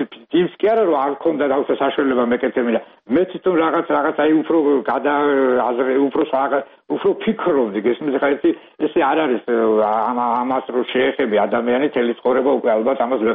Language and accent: Georgian; Tsinandali, Kakheti, Georgia; now in Freiburg, Germany; მე ბავშვობა წელი კახეთში მაგ გატარებული, დედა ჩემი იყო წინანდლი, დედა წელი ჩემი ბავშვობა წინანდალში მაგ გატარებული